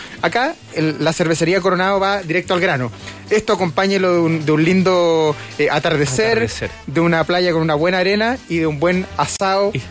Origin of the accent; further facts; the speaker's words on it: Magallanes, Chile; yo soy de Magallanes